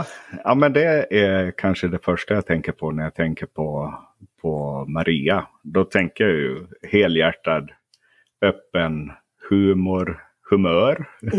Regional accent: Finland; now in Sweden; Jag är ju själv uppvuxen i Finland.

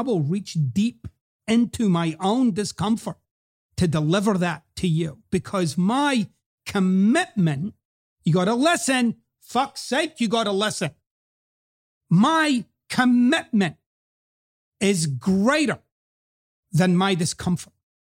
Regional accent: Scotland, United Kingdom; accent: hybrid accent; I go back to quote-unquote home, Scotland, every few years. In fact, 2022 is a year when I'll be visiting the motherland.

